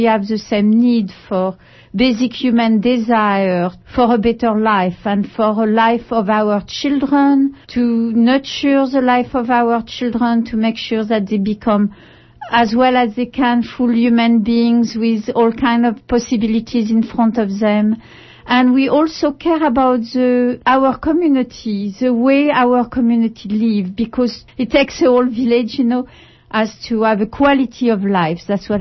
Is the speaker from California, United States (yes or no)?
yes; Berkeley, California, United States; coming from United States, I was even coming from Berkeley in the beginning, which is really a place of activism.